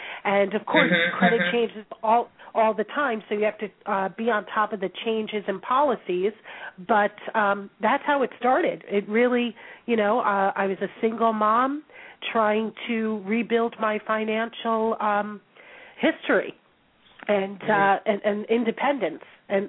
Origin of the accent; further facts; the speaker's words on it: New York, United States; I'm a New Yorker. I like the bottom line as fast as possible.